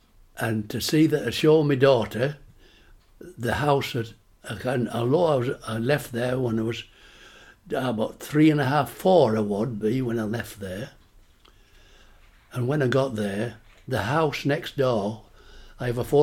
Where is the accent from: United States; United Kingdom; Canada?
United Kingdom; Fleet, East Midlands; born there; I was born in Fleet, in it's Holland or Lincolnshire. And it's a very agricultural place all around there.